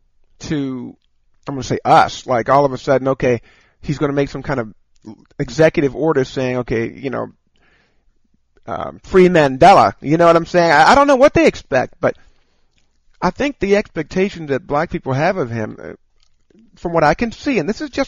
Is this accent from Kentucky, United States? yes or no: yes; Kentucky, United States; just from my perspective, growing up in Kentucky, this is what I experienced, okay?